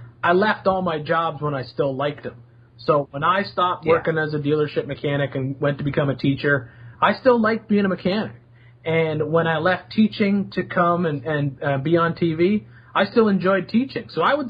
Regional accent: Canada; Didn't think it'd ever come to anything because, you know, I'm from Canada.

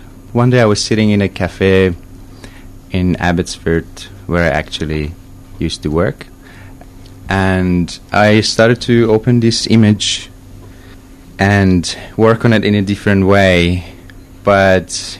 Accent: Iran; English is a second language; Okay, I am from Iran, and recently I finished my university.

